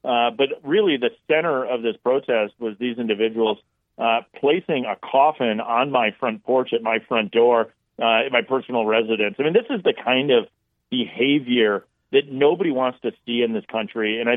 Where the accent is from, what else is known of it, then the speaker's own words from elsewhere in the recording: Wisconsin, United States; It's why it's hard in my home state of Wisconsin to find people that are willing to run for school board and city councils.